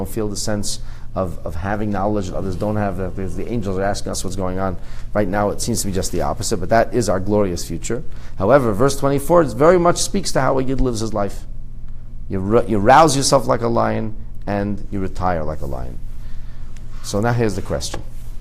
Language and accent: English; Canada; of course I'm Canadian, and I try to follow the law of the land, and so on and so forth. But as a Torah Jew